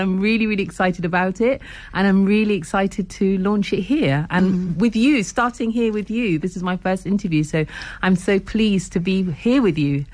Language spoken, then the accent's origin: English; London, United Kingdom; South Africa, I guess, as a South African culture was probably more central to me than British culture, even though I grew up in London.